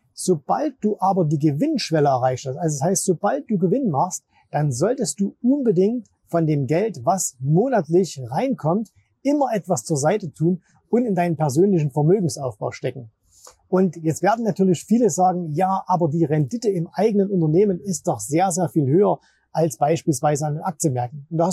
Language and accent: German; Zwickau, Saxony, Germany; Du weißt vielleicht, meine Heimatstadt ist Zwickau.